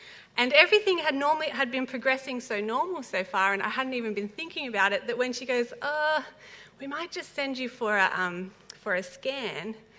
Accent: Warburton, Victoria, Australia; it's really great to be back in Melbourne, which is actually my hometown. I grew up in the Yarra Valley up in Warburton and headed up to college after I graduated high school

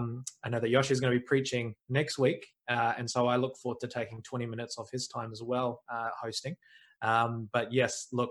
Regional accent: New Zealand; for those who don't know me, I am a New Zealander. You might be able to pick up the accent as well

